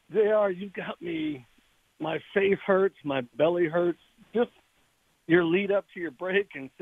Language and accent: English; Chicago, Illinois, United States; I was there. I saw the games. I'm from Chicago. I've only been here since, I don't know, 2000.